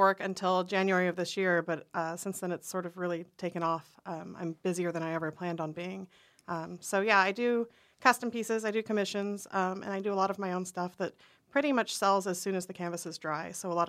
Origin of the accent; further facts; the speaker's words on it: Florida, United States; born there; also born or lived in Hawaii / Illinois / Oklahoma / Texas; Originally, I was born in Florida, but I've moved around. I was in a military family. My dad was in the Air Force, so we've moved from Hawaii to Illinois to Oklahoma, Texas, all over the place.